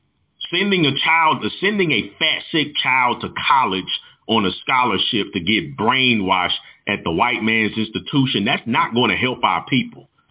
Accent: St. Louis, Missouri, United States; Brother Demetrius Johnson, right here from my hometown of St. Louis, Missouri, dead at age 61

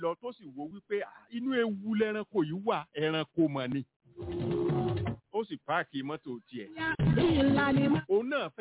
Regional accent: Ibadan, Oyo, Nigeria; Ọ̀dà ọmọ Ìbàdàn ni mí

